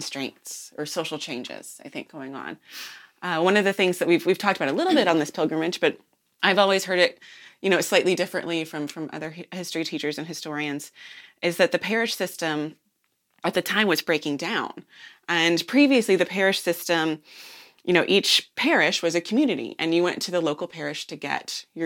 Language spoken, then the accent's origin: English; Arkansas, United States; I am a laywoman from Arkansas, daughter of two ordained clergy persons who served the Arkansas Conference for like 30, 40 years.